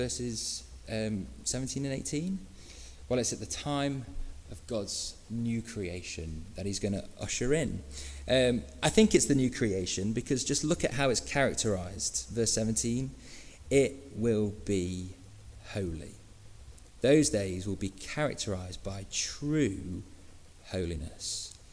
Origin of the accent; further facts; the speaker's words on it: England, United Kingdom; I know we're British, I know we're English